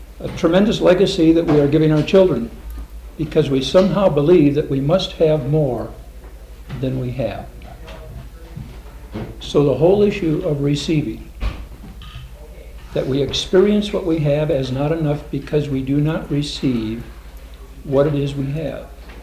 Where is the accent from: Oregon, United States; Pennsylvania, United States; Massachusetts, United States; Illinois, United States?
Oregon, United States; Portland; from Portland, Oregon, and I'm a counselor in private practice